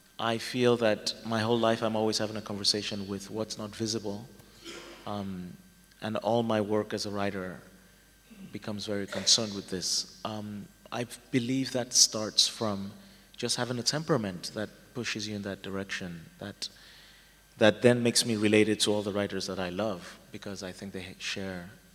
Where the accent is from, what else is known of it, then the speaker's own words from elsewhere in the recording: Lagos, Nigeria; the growing up in Lagos, the only wild animals I really ever saw were the policemen.